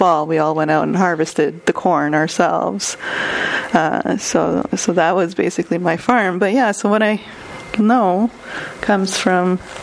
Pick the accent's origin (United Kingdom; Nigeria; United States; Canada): Canada; Windsor, Ontario; because I admittedly am a city girl. I grew up in Windsor.